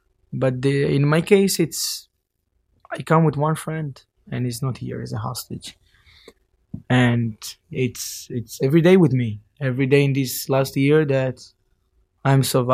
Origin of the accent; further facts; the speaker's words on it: Holon, Tel Aviv District, Israel; English is a second language; We come into best friend from Holon in Israel. We're going up, we grow up together.